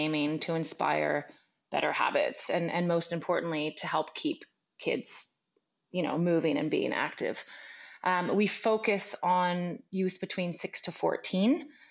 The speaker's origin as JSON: {"language": "English", "country": "Canada", "lives_now": "Norway", "said": "I'm a Canadian living in Norway, and I've lived all over the world, so I'm happy to say I'm a global citizen."}